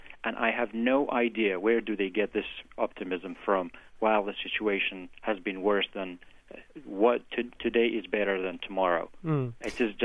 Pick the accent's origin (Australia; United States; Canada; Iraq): Iraq; I am from Iraq and I follow the situation in Iraq very closely with people that I know in Iraq